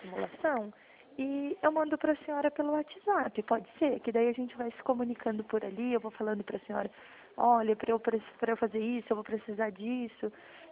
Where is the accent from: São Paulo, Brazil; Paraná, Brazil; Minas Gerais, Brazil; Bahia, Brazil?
Paraná, Brazil; Londrina; Eu sou de Londrina